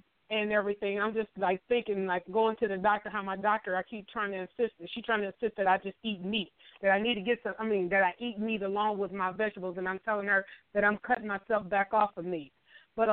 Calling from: Flint, Michigan, United States; calling from up in Flint.

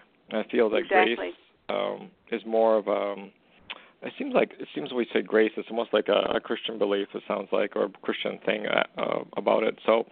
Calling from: Western Canada, Canada; I'm from Canada, Western

